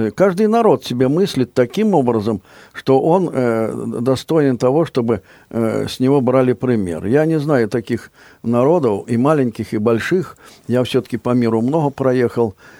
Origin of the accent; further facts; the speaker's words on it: Ukraine; Кроме того, я ведь тоже с Украины